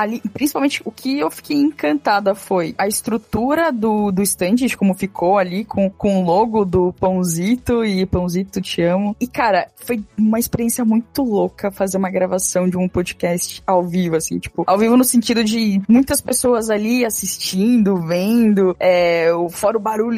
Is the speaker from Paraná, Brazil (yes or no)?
no; São Paulo, Brazil; eu sou aqui de São Paulo